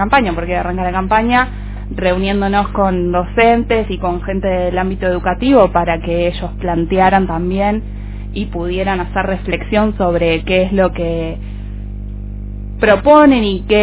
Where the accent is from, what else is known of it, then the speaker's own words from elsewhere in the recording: Argentina; heridas que todavía tenemos muy abiertas como sociedad argentina